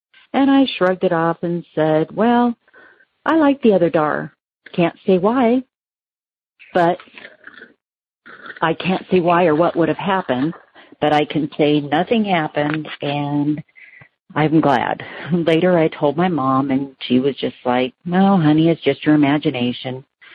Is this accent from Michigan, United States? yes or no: no; Prescott, Arizona, United States; I'm from Prescott, Arizona.